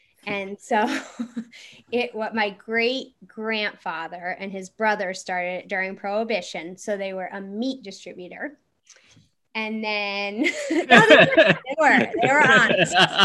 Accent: Litchfield, Connecticut, United States; I grew up in Litchfield. I still live in Litchfield. I never lived in Bantam or Northfield.

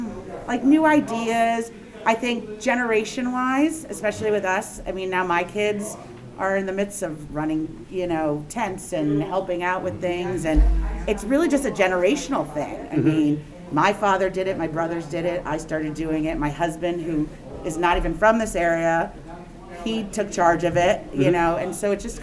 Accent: Bridgewater, United States; I grew up in Bridgewater. My family has lived on Main Street since I was five, so about 38 years.

